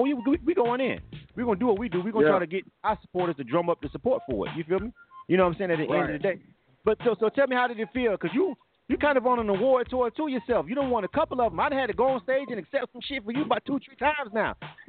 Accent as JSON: {"language": "English", "region": "Florida", "country": "United States", "tie": "born or raised there", "said": "because I grew up in Florida. I'm from Florida. You know, most people know that."}